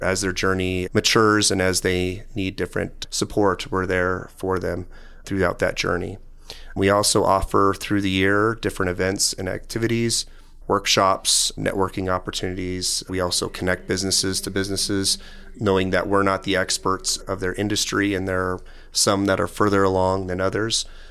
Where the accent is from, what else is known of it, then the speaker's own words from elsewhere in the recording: Colorado, United States; I'm born and raised in Colorado. I've lived in communities all over the state, including Aurora, Greeley, Grand Junction, and Colorado Springs.